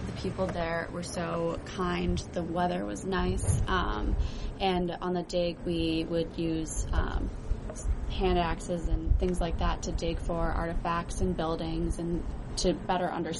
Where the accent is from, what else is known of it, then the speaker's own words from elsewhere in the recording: Quad Cities, Iowa, United States; I'm from the Quad Cities in Iowa, and this summer I went to Crete to do an archaeological dig.